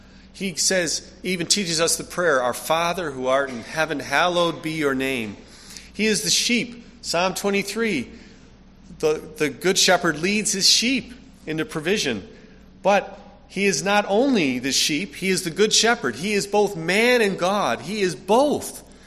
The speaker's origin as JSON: {"language": "English", "country": "United States", "said": "I'm American, but I'm also Frisian from the north of Holland. I'm Dutch. I'm German and more."}